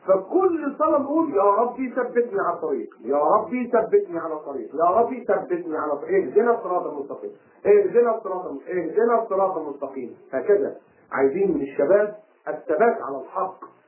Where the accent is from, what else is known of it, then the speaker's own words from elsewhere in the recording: Alexandria, Alexandria Governorate, Egypt; وحتى أنا ما نزلتش عندنا في اسكندرية